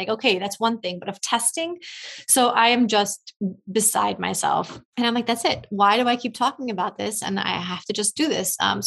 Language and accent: English; New York City, New York, United States; I loved growing up in New York City. I loved every second of it.